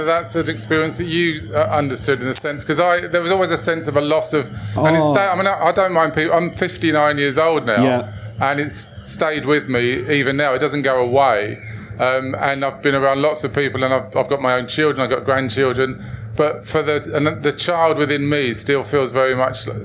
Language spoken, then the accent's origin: English; Nigeria; moved away; I came over from Nigeria during the Biafra War.